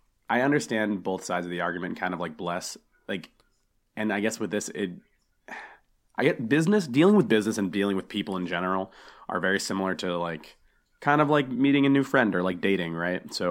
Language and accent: English; United States; And they're like, hey, where are you from? And we're like, oh, yeah, we're from America.